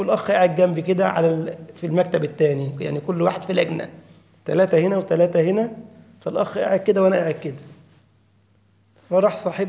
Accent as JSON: {"language": "Arabic", "region": "Giza Governorate", "country": "Egypt", "said": "أصل أنا من الجيزة يعني، محافظة اسمها الجيزة."}